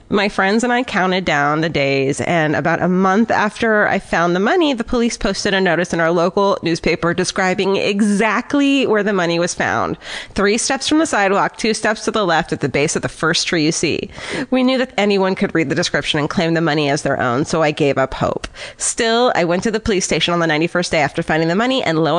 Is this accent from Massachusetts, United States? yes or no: no; Tucson, Arizona, United States; I grew up in Tucson, Arizona, and my friends and I used to hang out a lot at a park by our high school.